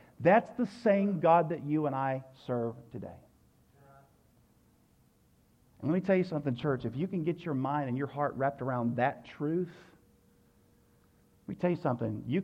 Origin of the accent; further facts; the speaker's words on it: Tennessee, United States; And I'm so grateful that even though, you know, they're in Texas and I'm from Tennessee, that we serve the same Spirit.